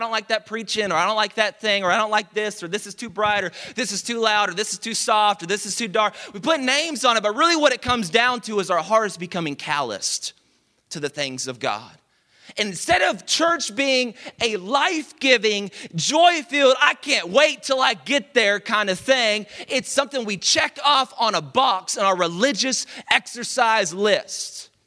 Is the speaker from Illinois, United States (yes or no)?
no; Dallas, Texas, United States; And even though I love the Cowboys, and I'm from Dallas, like I said earlier, and so, like, I was born into this, okay?